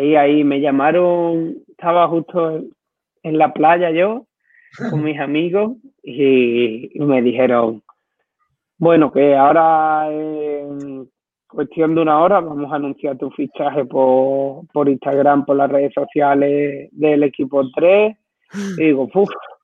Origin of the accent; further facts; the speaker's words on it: Lebrija, Andalusia, Spain; Sí, aquí en mi pueblo, todo el mundo, todo el mundo nos llevamos bien, todo el mundo nos conocemos.